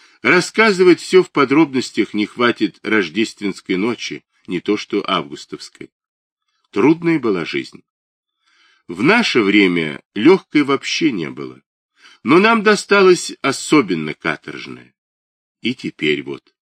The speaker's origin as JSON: {"language": "Russian", "town": "Daugavpils", "region": "Latgale", "country": "Latvia", "tie": "born or raised there", "also_born_or_lived": "Vilnius, Lithuania", "said": "Нет, родом я из Двинска. Одно время жила в Вильно."}